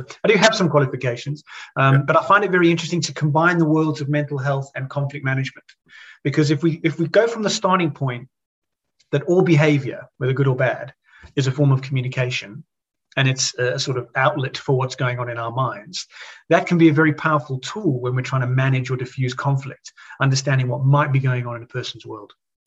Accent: South Africa; Growing up in South Africa, which is where I'm originally from

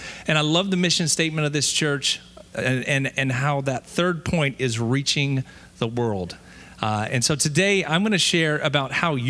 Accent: Japan; I grew up in Japan as a missionary kid

